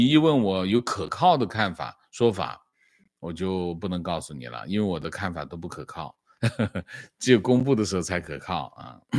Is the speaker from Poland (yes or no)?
no; Northeast China, China; 我在东北长大，亲身经历了东北逐渐衰落的过程。